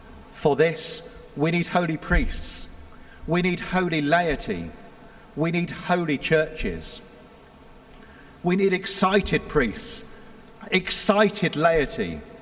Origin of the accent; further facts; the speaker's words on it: England, United Kingdom; And yes, I'm saying that as an Englishman, as you're celebrating 250 years of getting away from England.